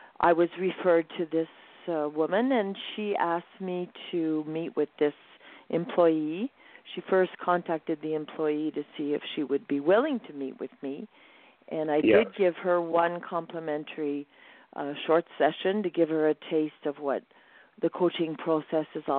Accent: California, United States; But briefly, I grew up in the San Francisco Bay Area. one of two siblings.

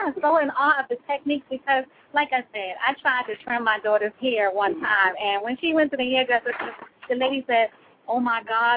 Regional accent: New York, United States; I'm from New York.

